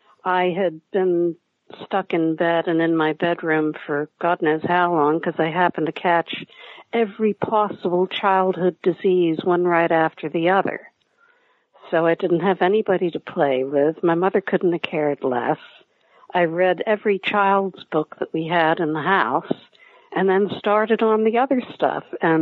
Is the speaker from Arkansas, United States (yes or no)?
no; Wyncote, Pennsylvania, United States; I grew up in Wincote, Pennsylvania.